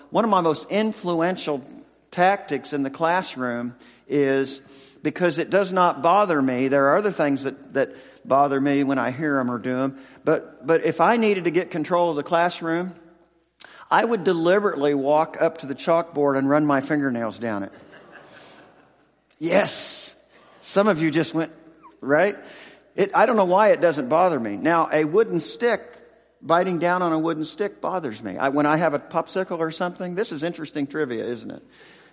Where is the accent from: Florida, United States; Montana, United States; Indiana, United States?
Indiana, United States; Lafayette; also born or lived in Oregon; I grew up in First Baptist of Lafayette, Indiana, and actually Oregon